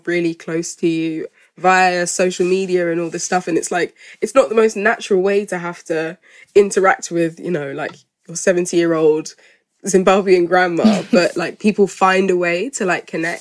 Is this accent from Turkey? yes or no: no; Malawi; It literally just feels like exactly the same situation as me in terms of I'm from Malawi, so we're neighbours.